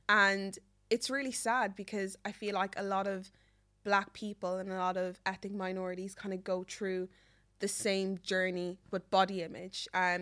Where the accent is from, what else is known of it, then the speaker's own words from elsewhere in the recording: Ireland; growing up in Ireland where there wasn't a lot of black people